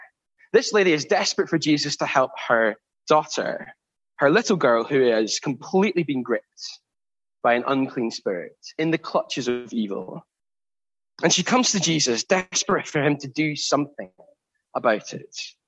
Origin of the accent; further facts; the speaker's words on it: Glasgow, Scotland, United Kingdom; Growing up in Glasgow, you become extremely familiar with some of those divides.